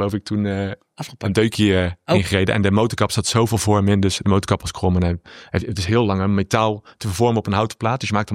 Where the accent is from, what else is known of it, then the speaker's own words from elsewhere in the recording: North Brabant, Netherlands; Ik kom uit Brabant en 11 is het gekke getal.